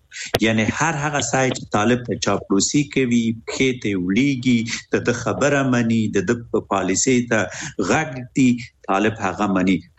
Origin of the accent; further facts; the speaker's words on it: Afghanistan; now in Japan; مونږ هم د جاپان نه یو مونږ هم افغانان یو